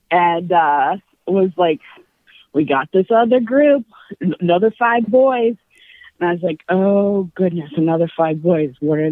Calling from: Orlando, Florida, United States; I'm in Orlando.

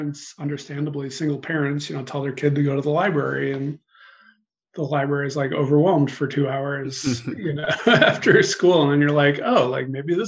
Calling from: Chicago, Illinois, United States; Yeah, we're pretty northern edges of Chicago, but still in the city.

